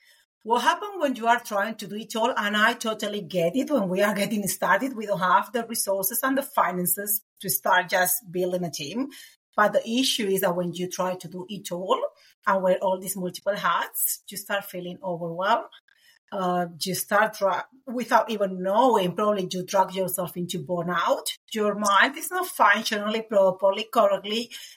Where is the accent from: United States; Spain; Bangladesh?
Spain; English is a second language; now in Auckland, New Zealand; as you can all hear in my lovely accent, I am from Spain, but I live in Auckland, New Zealand.